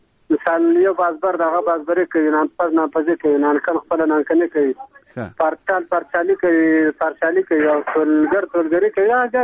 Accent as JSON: {"language": "Pashto", "town": "Andar", "region": "Ghazni", "country": "Afghanistan", "said": "زه د غزنی ولایت یم، د اندړو دی ولسوالۍ یم، یازي ګډول د کلی یم."}